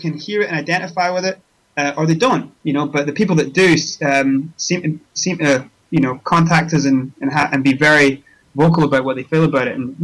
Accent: Scotland, United Kingdom; also born or lived in South Africa; I'm from Scotland. I was born in South Africa and I was raised in Scotland from the age of 14.

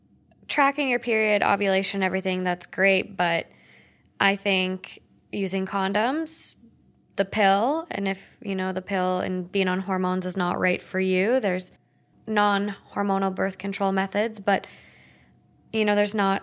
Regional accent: Australia; I am born and raised in Australia.

